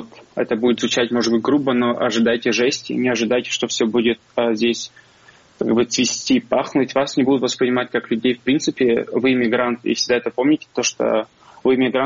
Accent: Crimea, Ukraine; я крымский татарин, не татарин, не из Татарстана, я не турок, я не украинец, я не русский, я крымский татарин.

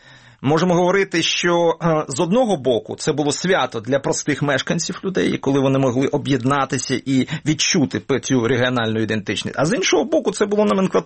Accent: Donbas, Ukraine; born there; я народився в Донбасі, і значну частину життя моє пов'язана з цим Донбасом. Регіон, ну як сказати, досить специфічний, але по excellence, тобто більшість людей, це люди трударі

